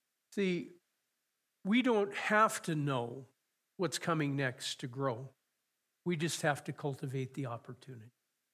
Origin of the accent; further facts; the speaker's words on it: Conrad, United States; watching the farmers around my hometown of Conrad pull the cultivators through the fields.